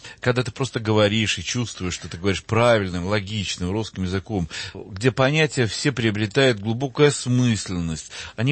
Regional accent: Odesa, Odesa Oblast, Ukraine; я все-таки на рабочих окраинах вырос, потому что у нас, вот я вырос в Одессе, правда, Одесса не совсем Украина, конечно

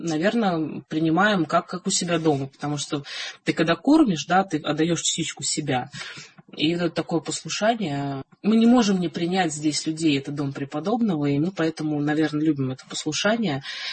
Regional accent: Moscow, Russia; born there; Я родилась в Москве. Родители не были воцерковлены.

